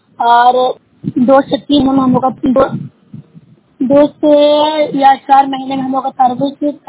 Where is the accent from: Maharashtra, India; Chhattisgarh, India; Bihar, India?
Bihar, India; मैं note side block से हूँ, जिला नालंदा की निवासी हूँ।